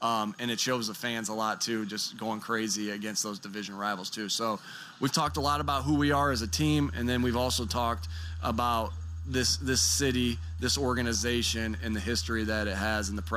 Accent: Philadelphia, Pennsylvania, United States; Shoot, I'm a Philadelphian, and I root for all local teams.

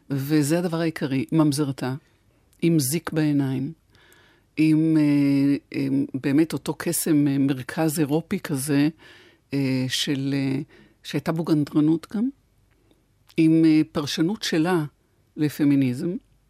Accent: Tel Aviv, Tel Aviv District, Israel; אני נולדתי וגדלתי שני בלוקים מבית דבר, אחד מהפינת שינקין, קפה תמר היה הבית שלי

